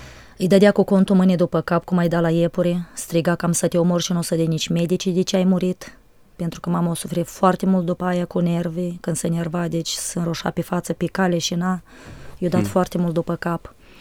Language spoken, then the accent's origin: Romanian; Moldova; now in Romania; Deci sunt venită din Republica Moldova, fostă Uniune Sovietică